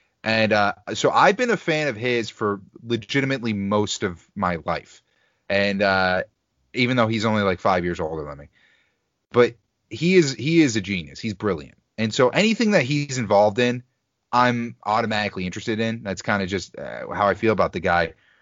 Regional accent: Andover, Massachusetts, United States; Michael Chiklis, Andover, Massachusetts native, my hometown.

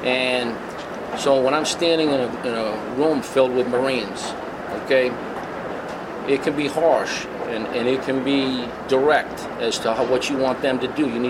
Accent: Boston, Massachusetts, United States; So, I'm an Irish Catholic from Boston.

